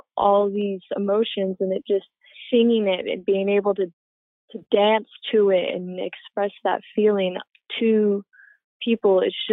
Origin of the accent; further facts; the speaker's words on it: Agoura Hills, California, United States; I'm from Agoura Hills, California.